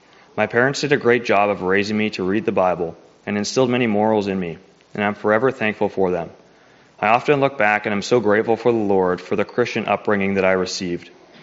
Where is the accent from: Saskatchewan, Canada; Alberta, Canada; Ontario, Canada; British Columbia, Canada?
British Columbia, Canada; I'm from British Columbia, Canada.